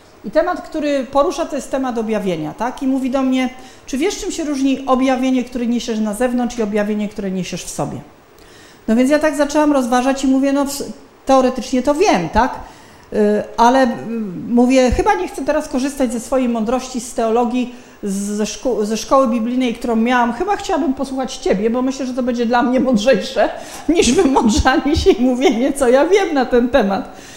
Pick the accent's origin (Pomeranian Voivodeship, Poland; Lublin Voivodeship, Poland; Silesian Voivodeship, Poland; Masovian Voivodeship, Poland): Silesian Voivodeship, Poland; Przyjechałam z Izraela, ja jestem ze Śląska